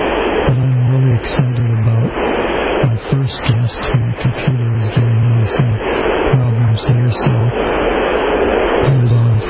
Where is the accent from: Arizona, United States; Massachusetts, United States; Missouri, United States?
Massachusetts, United States; Boston; now in Florida, United States; I'm from the Boston area, and in the last couple of years I've been down here in Florida, but still consider Boston home and may eventually go back up there.